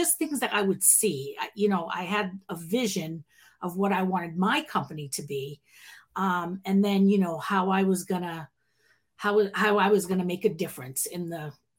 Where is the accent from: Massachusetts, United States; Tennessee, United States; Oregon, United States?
Massachusetts, United States; Boston; now in Florida, United States; You sure did. I'm from Boston, actually. I lived in Massachusetts my whole life. Yeah. I've been in Florida only a couple of years, so.